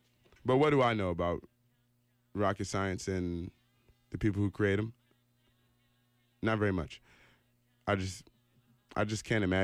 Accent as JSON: {"language": "English", "country": "United States", "said": "me as an American"}